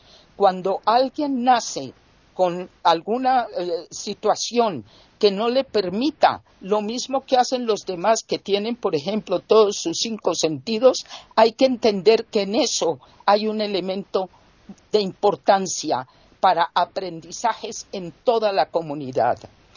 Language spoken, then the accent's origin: Spanish; Colombia; aquí en mi país, en Colombia